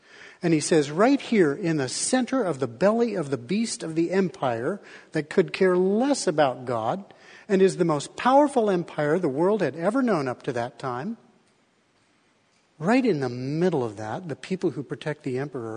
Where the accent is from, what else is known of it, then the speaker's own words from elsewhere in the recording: Colorado, United States; I did a lot of free climbing with my father and my sister when I was growing up in Colorado.